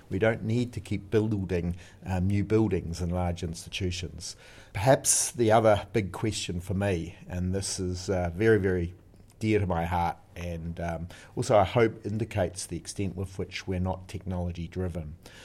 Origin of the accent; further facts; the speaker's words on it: New Zealand; moved away as an adult; now in Ireland; why did I come to Ireland from New Zealand?